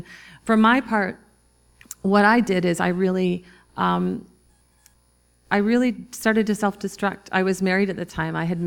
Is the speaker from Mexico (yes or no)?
no; Minnesota, United States; accent: Minnesota; Didn't you hear my Minnesota accent when I said Minnesota? I don't normally have it, but once in a while it comes out.